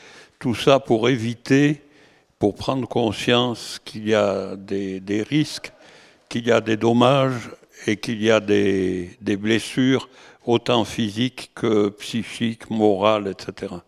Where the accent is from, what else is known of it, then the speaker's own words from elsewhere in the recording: Metz, Grand Est, France; born there; also born or lived in Tarbes; je suis né à Metz, et qu'on s'est retrouvé à l'opposé de la France, à Tarbes, dans les Hautes-Pyrénées.